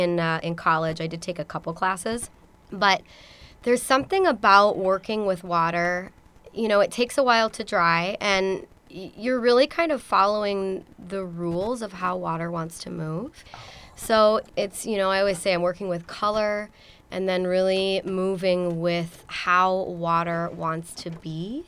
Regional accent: Minneapolis, Minnesota, United States; I grew up in the Twin Cities, I grew up in Minneapolis, but I've got family that lives in Duluth

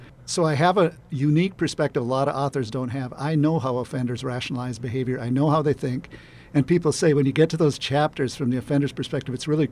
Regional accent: Piers, Minnesota, United States; Well, I was raised in a small farming community in central Minnesota called Piers

